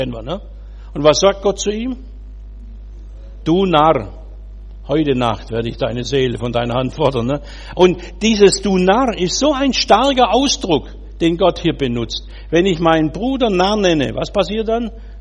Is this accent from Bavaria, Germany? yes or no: no; Baden-Württemberg, Germany; Ist eine absolut schwäbische Einrichtung. Bringt's was oder bringt's nichts, ne? Ja. Womit ich mein Herkunftsland verraten habe.